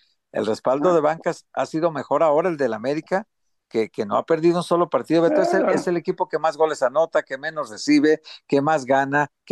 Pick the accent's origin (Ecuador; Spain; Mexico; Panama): Mexico; Guadalajara, Jalisco; Oigan, yo soy de Guadalajara